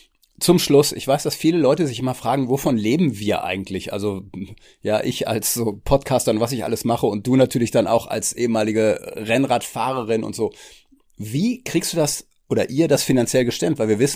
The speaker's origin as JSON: {"language": "German", "region": "North Rhine-Westphalia", "country": "Germany", "said": "ich bin ja aus Ostwestfalen, ne?"}